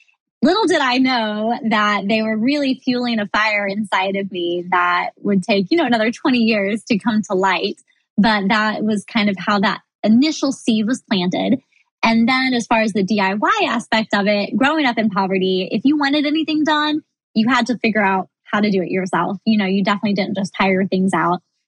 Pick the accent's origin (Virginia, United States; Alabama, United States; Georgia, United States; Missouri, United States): Missouri, United States; now in Florida, United States; It's not like out in, you know, where I grew up in Missouri, where there's just, you know, you want land, you go get it.